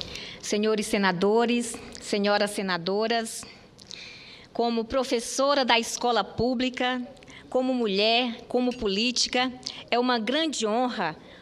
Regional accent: Coreaú, Ceará, Brazil; now in Roraima, Brazil; Eu sou cearense de Coreaú. Tive que construir minha vida em outra terra, uma terra que me acolheu de braços abertos

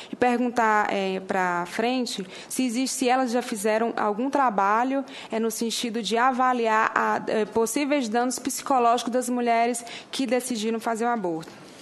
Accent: Northeast Region, Brazil; como nordestina, que o Nordeste não quer aborto.

